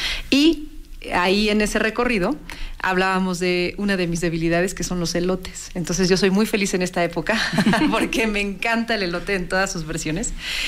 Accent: Villa del Carbón, State of Mexico, Mexico; Yo soy una mujer, tengo 46 años, soy originaria de Villa del Carbón.

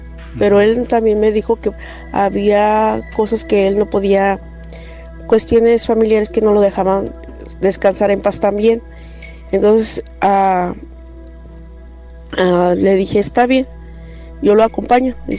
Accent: Guanajuato, Mexico; now in United States; soy de Guanajuato, pero radico acá en Estados Unidos.

